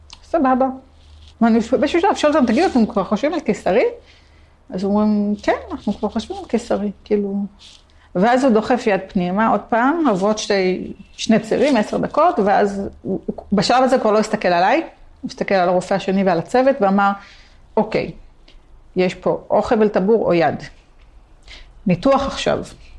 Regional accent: Jerusalem, Jerusalem District, Israel; born there; אני יודעת שנולדתי בחורף ירושלמי עם שלג נוראי ובשערי צדק בשנת שמיטה.

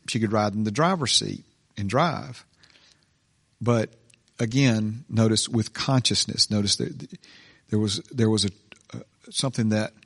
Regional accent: Hueytown, Alabama, United States; where I grew up there on Rose Hill Circle in Hueytown

